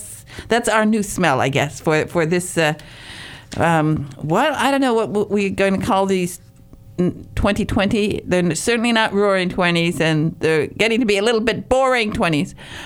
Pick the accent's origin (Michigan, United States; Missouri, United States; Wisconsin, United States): Michigan, United States; I'm from Michigan, so yeah. I'm more aware of people of Michigan and Minnesota than the average person